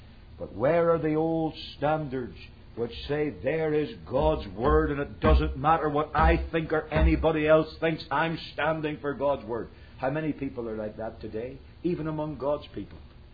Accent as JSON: {"language": "English", "region": "Northern Ireland", "country": "United Kingdom", "said": "When he heard I was from Northern Ireland, he asked for an insight into what was happening there."}